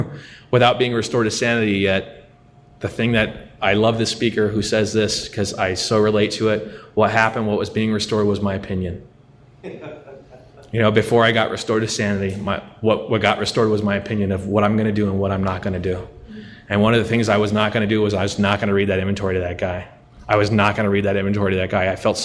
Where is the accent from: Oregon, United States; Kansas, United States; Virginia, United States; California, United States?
California, United States; Long Beach; accent: Long Beach; sorry, my Long Beach accent's coming out.